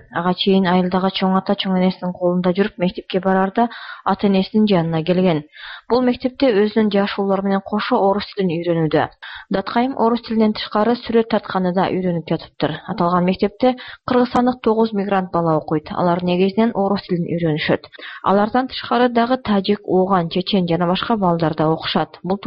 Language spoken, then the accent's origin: Kyrgyz; Guinea; Kyrgyz is a second language; now in Kyrgyzstan; Орус тилин жакшы билбейм, ошондуктан бул жерде мен. Африкадан келдик, Гвинеядан. Мен французча бир аз сүйлөй алам.